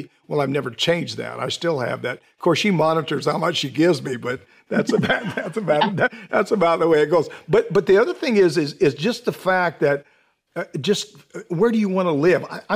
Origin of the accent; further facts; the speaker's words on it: Washington, United States; now in Florida, United States; Well, I grew up in Washington State and now I live in Florida.